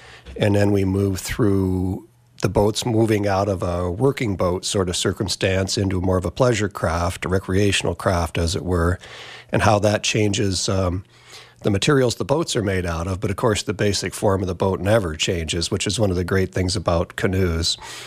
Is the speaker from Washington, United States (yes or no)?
no; Iowa, United States; I'm from Iowa and he's from Central Illinois. And we both grew up on or near water, or what passed for water in Iowa and Central Illinois at the time, in boats.